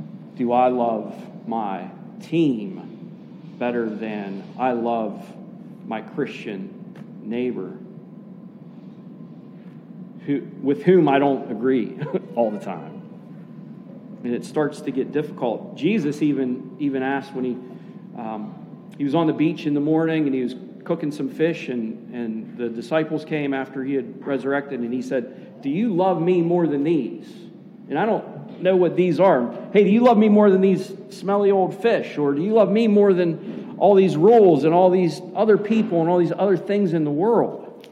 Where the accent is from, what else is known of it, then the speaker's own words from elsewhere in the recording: United States; Yeah, I love being an American. I fought in Iraq. I'm a United States Marine.